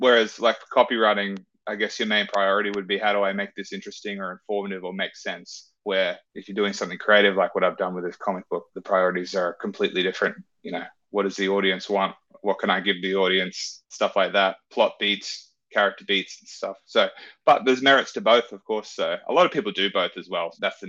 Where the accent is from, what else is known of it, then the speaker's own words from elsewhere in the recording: Australia; I'm a writer from Australia.